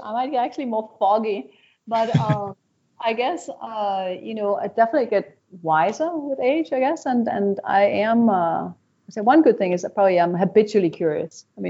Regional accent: Denmark; My Danish background was a little bit more sort of, you know, Yandelor and all

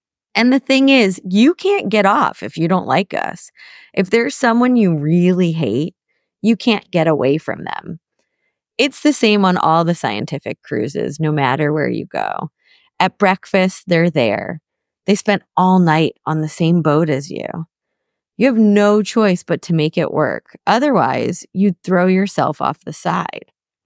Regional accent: East of England, United Kingdom; I'm from Norfolk. I shouldn't be here.

